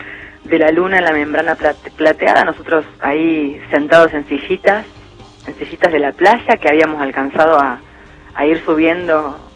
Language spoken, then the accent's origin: Spanish; San Nicolás, Buenos Aires Province, Argentina; No, yo soy de San Nicolás.